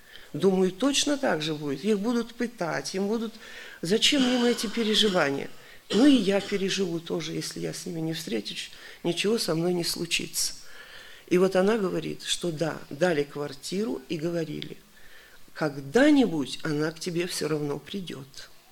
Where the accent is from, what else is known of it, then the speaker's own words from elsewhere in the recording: Siberia, Russia; я сама из Сибири